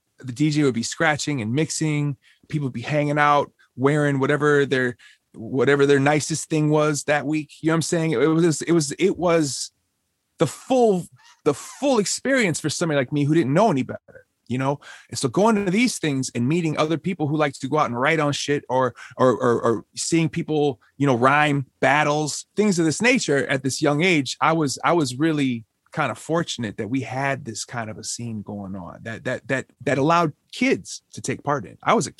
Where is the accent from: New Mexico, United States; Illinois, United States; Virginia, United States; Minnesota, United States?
Minnesota, United States; Minneapolis; For us specifically, I grew up on the South Side. And as a younger kid, I didn't have the opportunities to travel to St. Paul or the North Side to go to parties.